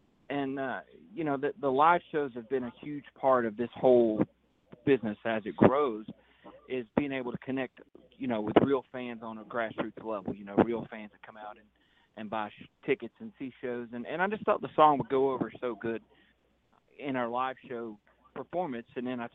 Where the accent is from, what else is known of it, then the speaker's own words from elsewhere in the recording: West Jefferson, North Carolina, United States; Yeah, I grew up in the mountains of North Carolina, a little town called West Jefferson, which is just outside of Boone, North Carolina